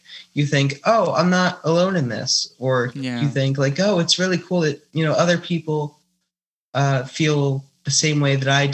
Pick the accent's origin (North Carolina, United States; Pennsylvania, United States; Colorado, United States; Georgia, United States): Pennsylvania, United States; Philadelphia; I'm from like around Philadelphia.